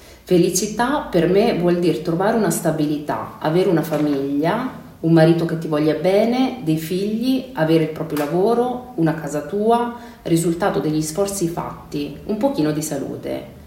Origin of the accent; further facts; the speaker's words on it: Abruzzo, Italy; moved away as an adult; ho 36 anni, sono una psicologa e io vivo qui in Romagna ormai da 11-12 anni. Sono originaria dell'Abruzzo